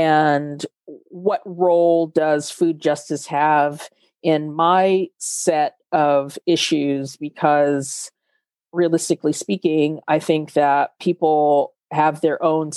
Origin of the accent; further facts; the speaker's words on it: Nashville, Tennessee, United States; I'm from Nashville, and I think a lot about Nashville and the breakneck pace of gentrification in Nashville.